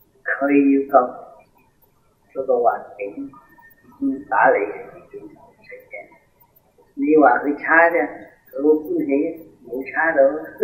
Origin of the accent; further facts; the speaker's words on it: China; 所以我哋中國人講天生天養